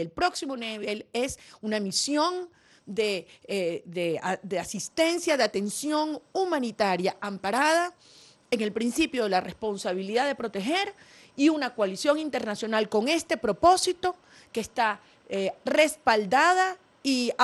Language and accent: Spanish; Venezuela; yo tengo que decirlo como venezolana